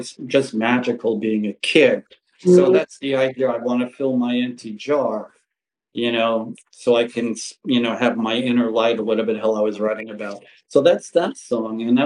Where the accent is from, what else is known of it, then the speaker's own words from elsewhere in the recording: New York City, New York, United States; what it's like growing up and being so alienated and lost growing up in Queens, deep Queens, as I call it, deep Queens, New York.